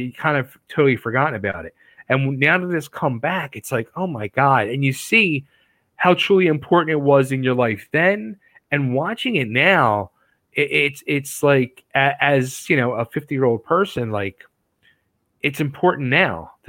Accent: Philadelphia, Pennsylvania, United States; like, I'm originally from Philly.

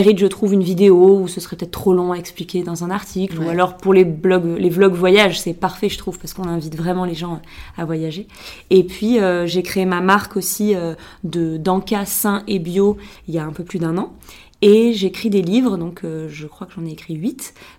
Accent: Biarritz, Nouvelle-Aquitaine, France; elle naquit il y a 31 ans. Je suis née à Biarritz. Donc moi, je suis basque. J'ai passé les 20 premières années de ma vie au Pays Basque.

